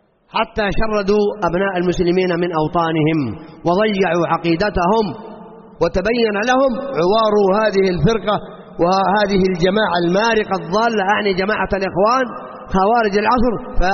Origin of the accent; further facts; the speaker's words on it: Saudi Arabia; أصبحت بلادنا السعودية حديث الرجال ومضرب الأمثال